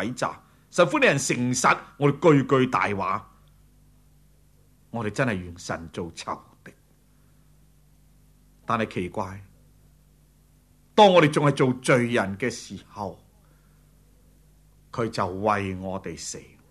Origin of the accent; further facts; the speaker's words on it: China; 特别我们中国人血很厉害